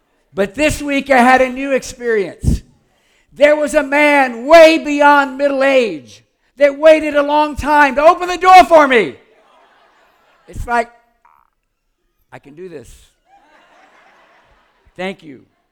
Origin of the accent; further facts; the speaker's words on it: the South, United States; You know, I grew up in the South, and I was taught to open the door for people.